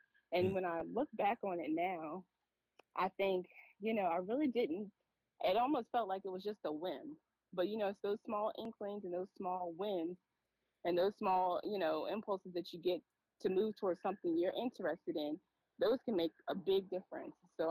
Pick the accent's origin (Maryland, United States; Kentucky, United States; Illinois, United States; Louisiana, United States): Louisiana, United States; New Orleans; I'm from New Orleans, Gulf South, a lot of, you know, oil and gas, chemical plants.